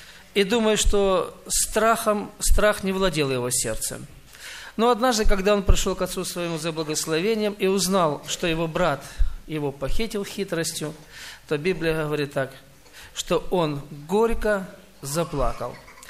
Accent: Maykop, Adygea, Russia; Я из Майкопа.

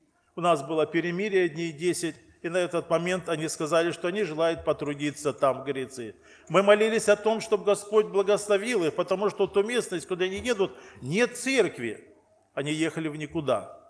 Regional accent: Donbas, Ukraine; Они знают, что я с Донбасса.

